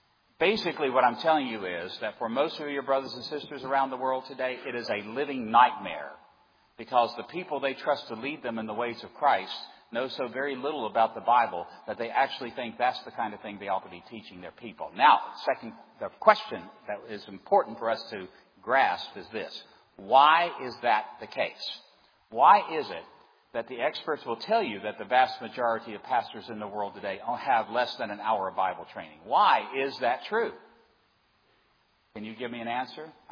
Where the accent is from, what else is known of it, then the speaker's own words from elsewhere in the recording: Orlando, Florida, United States; Recently in the panhandle of Florida, I come from Orlando, recently in the panhandle